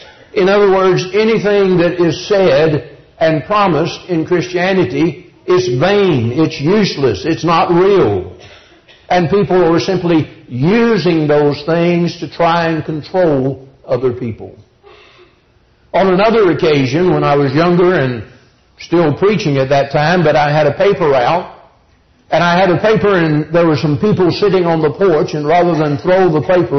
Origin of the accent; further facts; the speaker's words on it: Cordele, Georgia, United States; The other Sunday I was preaching in Cordele, Georgia, my hometown. But it is always good to be back home and to be with you.